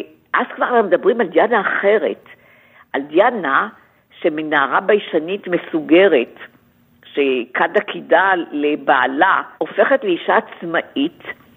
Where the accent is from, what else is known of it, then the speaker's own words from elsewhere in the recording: Tel Aviv, Tel Aviv District, Israel; born there; אם אני שנולדתי בצפון תל אביב